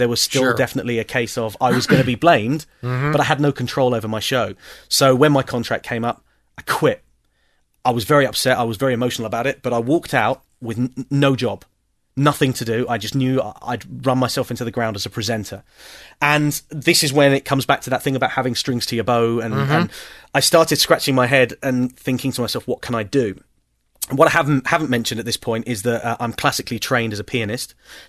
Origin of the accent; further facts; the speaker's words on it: South East England, United Kingdom; I left Kerrang. I moved back down to my hometown in Kent and worked on Invicta FM.